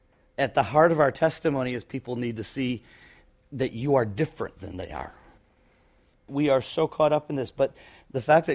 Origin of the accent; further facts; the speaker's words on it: Michigan, United States; It doesn't mean that I don't care about the fact that I'm a kid from Northern Michigan.